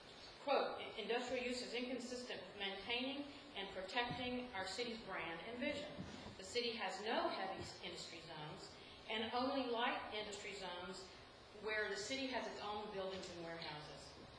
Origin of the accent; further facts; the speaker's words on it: the South, United States; now in North Bend, United States; And since I'm from the South, I kind of have to start with a story.